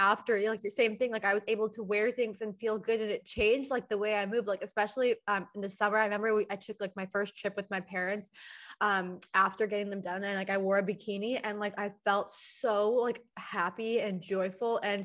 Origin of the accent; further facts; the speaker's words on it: Chicago, Illinois, United States; moved away as an adult; now in Los Angeles, United States; I grew up in Chicago, being like 16 and being like, mom, dad, like when I moved to LA at 18, like I'm getting a boob job.